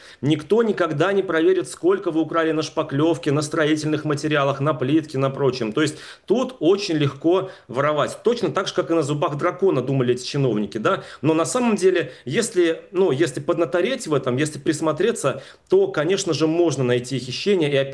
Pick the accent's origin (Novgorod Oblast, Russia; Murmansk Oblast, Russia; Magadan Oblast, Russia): Novgorod Oblast, Russia; Вчера задержан министр транспорта Новгородской области, как раз откуда я родом.